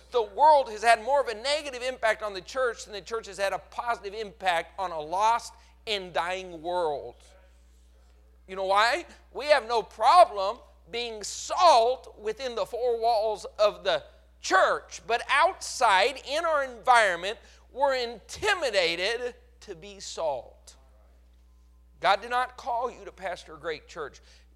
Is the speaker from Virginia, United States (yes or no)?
no; Colorado, United States; And I grew up in Colorado, so I know what I'm talking about.